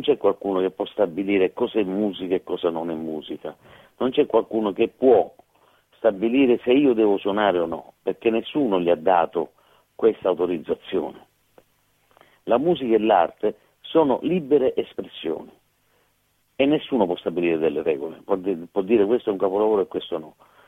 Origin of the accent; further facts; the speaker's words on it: Vizzini, Sicily, Italy; Quando ero ragazzino, abitavo a Vizzini, parliamo degli anni 60